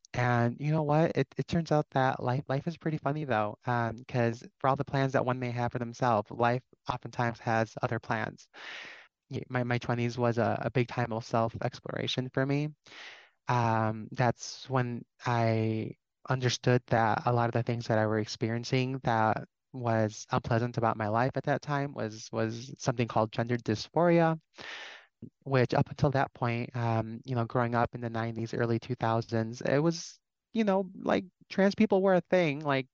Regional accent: Chicago, Illinois, United States; So originally, I'm from Chicago. I was born and raised in a working class suburb just right outside Chicago. It was a very typical working class Chicago neighborhood, mostly Mexican, but also Polish, Irish.

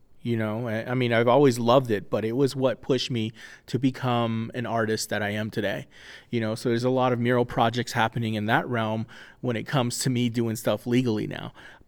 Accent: Farmington, New Mexico, United States; Yeah, I'm Navajo. So I grew up there in Farmington, a little small border town, and eventually moved a little bit onto the reservation

